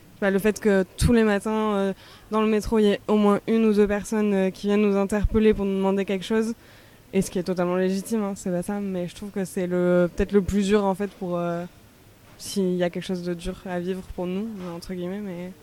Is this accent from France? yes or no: yes; France; si on peut comparer du coup, vu qu'on est française